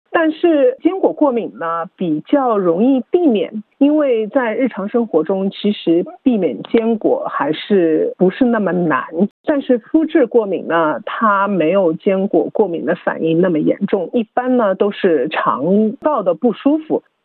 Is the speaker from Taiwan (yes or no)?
no; China; 我们中国人吧，我们华人的话呢